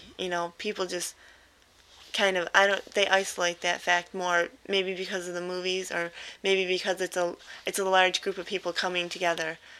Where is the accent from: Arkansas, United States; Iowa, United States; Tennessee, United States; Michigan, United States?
Michigan, United States; Dearborn Heights; Well, since I came from Dearborn Heights, Dearborn is where Ford Motor Company, the world headquarters, is in Dearborn. So that's always been, like, in my life.